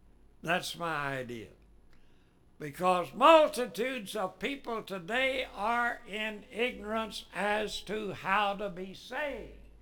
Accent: Texas, United States; When I was born, I was born in Texas. I didn't know what the United States was for a long time, you know. Even when I went to school, they taught Texas history.

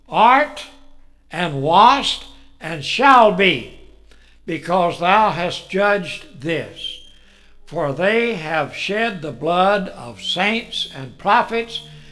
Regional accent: Quitman, Texas, United States; I was raised down in near Quitman in East Texas.

